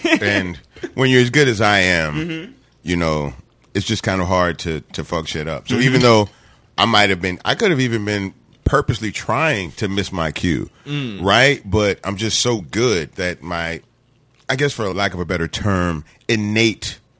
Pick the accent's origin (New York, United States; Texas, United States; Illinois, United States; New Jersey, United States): Texas, United States; I'm a Texan.